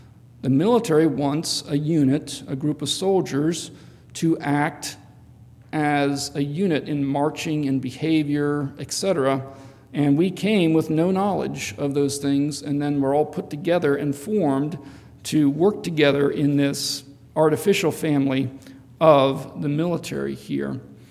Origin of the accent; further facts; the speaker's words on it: Carlisle, United States; I realize in Carlisle, I come from Carlisle, the marching band's big in Carlisle.